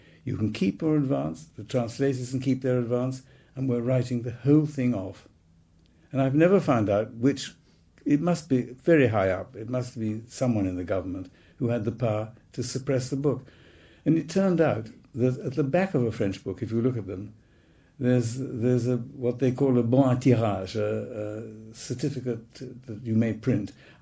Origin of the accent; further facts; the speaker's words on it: United Kingdom; I feel myself to be extremely British. I'm not English.